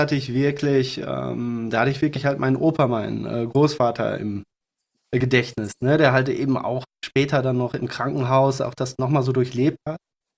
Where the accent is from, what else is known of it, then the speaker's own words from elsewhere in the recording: Wesel, North Rhine-Westphalia, Germany; Wir haben ja gerade gesagt, wir kommen aus Wesel. Wesel ist zu 98% zerbombt worden im Zweiten Weltkrieg.